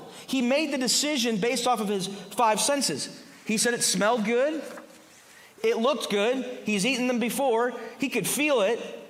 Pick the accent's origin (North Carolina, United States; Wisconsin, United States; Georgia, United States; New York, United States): Wisconsin, United States; I'm from Wisconsin, but I'm Italian, and I hate the cold.